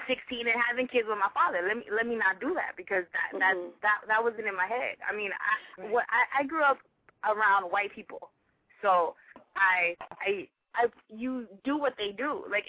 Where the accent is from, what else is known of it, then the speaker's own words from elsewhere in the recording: Miami, Florida, United States; born there; first language Spanish; English is a second language; It's funny because when I was born in Miami, Florida, so I grew up speaking mostly Spanish. When I went to school, I had to go to Esau because I had no idea what the fuck English was.